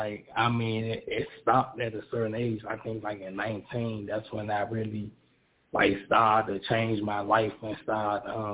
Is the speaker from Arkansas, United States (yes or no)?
no; Washington, District of Columbia, United States; I'm from Washington, D.C.